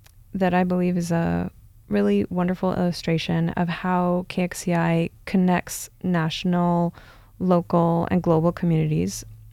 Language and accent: English; Paraguay; now in United States; I was raised in Paraguay